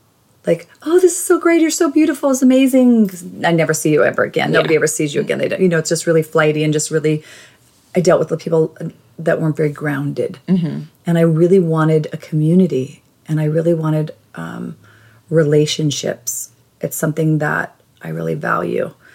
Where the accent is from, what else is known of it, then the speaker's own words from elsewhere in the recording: Minnesota, United States; now in Los Angeles, United States; I'm from Minnesota, but I'm a California girl, you know?